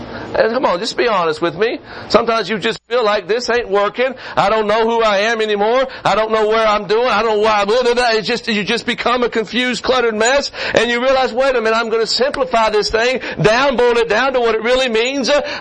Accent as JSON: {"language": "English", "region": "the South", "country": "United States", "said": "I call him Grandpa, okay? I'm from the South. I don't say grandfather."}